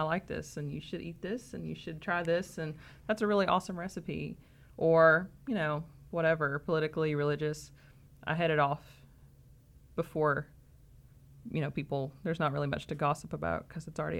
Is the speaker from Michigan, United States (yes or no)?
no; Kentucky, United States; we grew up in Eastern Kentucky. We were, well, according to our internet provider, we were the first house in 2 counties to have the internet. So for me, being … growing up on Big Andy Ridge